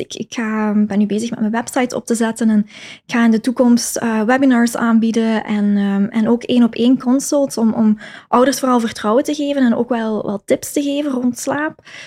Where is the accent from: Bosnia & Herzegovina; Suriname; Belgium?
Belgium; now in Netherlands; Ik ben afkomstig van België, maar ik woon wel in Nederland, in Nederlands Limburg.